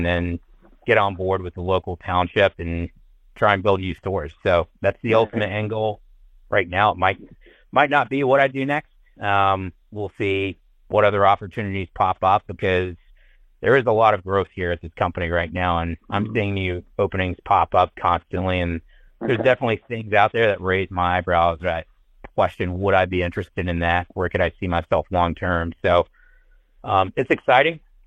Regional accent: North Carolina, United States; now in Dublin, United States; Correct, yep, from North Carolina. South Carolina is like my second home, went to college down there, and had the opportunity to get relocated there by Aldi coming out of the Army, which was awesome. And yeah, now I'm in Dublin, Ohio

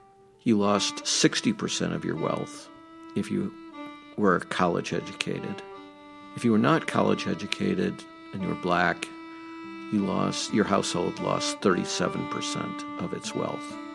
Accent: Dearborn, Michigan, United States; also born or lived in Detroit; when I was born in Detroit, grew up in a suburb of Detroit where Ford Motor Company is headquartered, Dearborn, Michigan.

